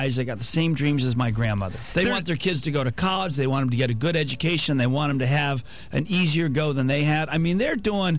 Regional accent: Sacramento, California, United States; now in Los Angeles, United States; I mean, I grew up in Sacramento, up north. It's a world different 400 miles north.

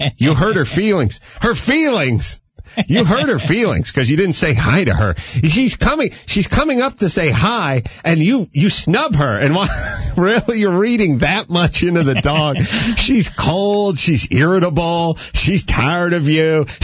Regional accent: North Hollywood, California, United States; I'm a simpleton from North Hollywood who lucked into this job because my dad is the king of radio.

